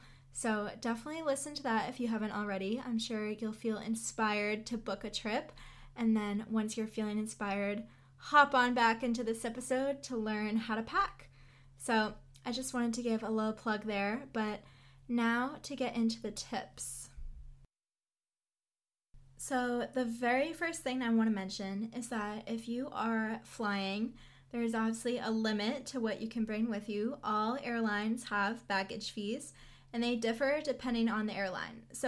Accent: United States; And I started with the first destination being the United States because that is my home country.

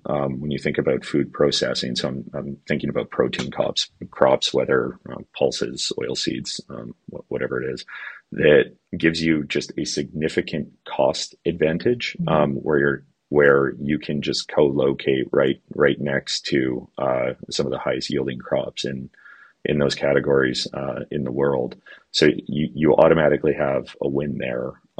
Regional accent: Canada

